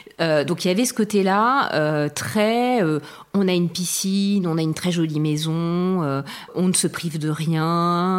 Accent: Nouvelle-Aquitaine, France; also born or lived in Saintes; moi, je suis née à Saintes, en Charente-Maritime. Et donc, j'ai grandi dans le sud du département, à la limite entre la Charente-Maritime et la Gironde, en pleine campagne.

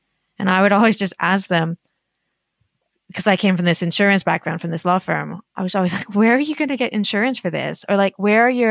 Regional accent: California, United States; I grew up in Southern California. We were always outside, always on the beach, always hiking.

